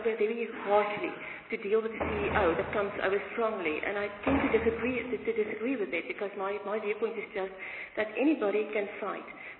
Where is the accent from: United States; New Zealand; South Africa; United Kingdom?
South Africa; Klerksdorp, North West; I come from Clarksdorp.